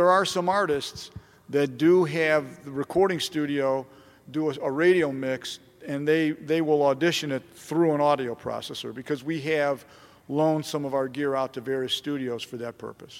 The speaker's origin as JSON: {"language": "English", "town": "Cleveland", "region": "Ohio", "country": "United States", "tie": "born or raised there", "said": "a friend of mine that I knew growing up in Cleveland worked in a recording studio in New York."}